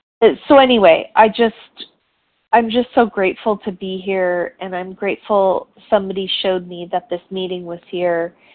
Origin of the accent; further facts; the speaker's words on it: San Diego, California, United States; Hi, everybody … from San Diego, California, and I am new to the Vision meeting